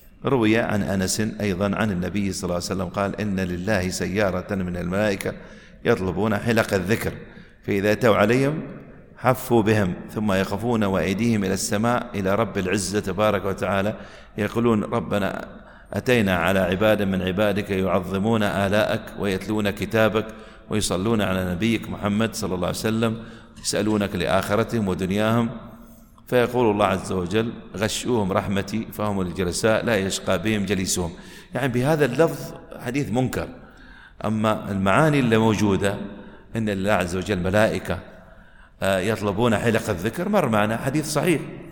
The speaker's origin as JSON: {"language": "Arabic", "country": "United Arab Emirates", "said": "ونسأله عز وجل يحفظ بلادنا الإمارات من كل سوء ومن كل فتنة"}